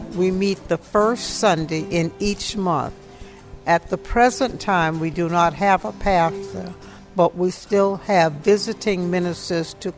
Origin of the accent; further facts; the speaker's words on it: Sapelo Island, Georgia, United States; I'm a third generation descendant of Sapelo, and I grew up in the Raccoon Bluff community that's north of here, where our original church is located.